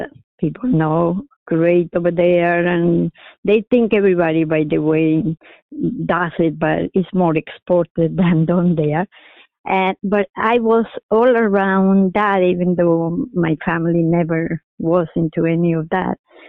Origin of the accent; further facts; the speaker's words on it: Colombia; English is a second language; I was raised in Colombia, which unfortunately is so well known for drugs